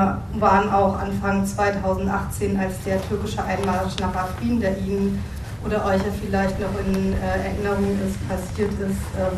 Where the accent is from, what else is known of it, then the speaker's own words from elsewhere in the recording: Frankfurt, Hesse, Germany; Ich komme aus Frankfurt